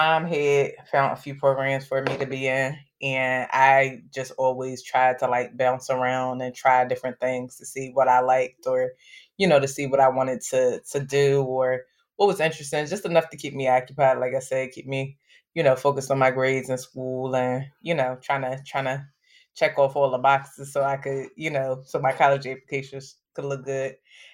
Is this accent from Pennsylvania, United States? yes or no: yes; Philadelphia, Pennsylvania, United States; I'm from Nicetown. And so, you know, growing up where I grew up